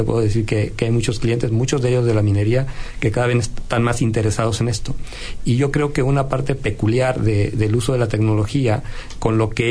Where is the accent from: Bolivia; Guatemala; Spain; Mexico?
Mexico; Yo vengo de México, donde cada día más hay situaciones de estas